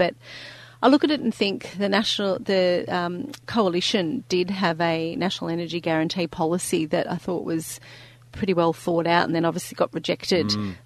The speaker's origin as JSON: {"language": "English", "region": "New South Wales", "country": "Australia", "tie": "born there", "also_born_or_lived": "Victoria / Queensland", "said": "I was born in New South Wales, I've lived most of my life in Victoria but spent almost a decade in Queensland."}